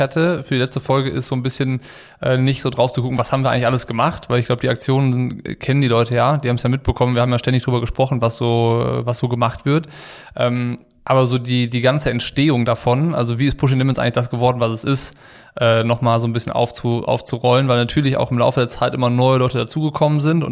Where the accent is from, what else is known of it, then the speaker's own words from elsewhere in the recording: Ratingen, North Rhine-Westphalia, Germany; ich war aus Ratingen, er aus Düsseldorf